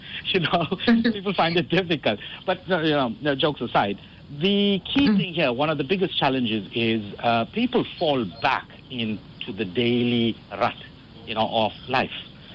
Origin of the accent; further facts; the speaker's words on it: Durban, KwaZulu-Natal, South Africa; because I'm from Durban, everybody says, no, it's a hot, sunny day today, we're going to go to the beach.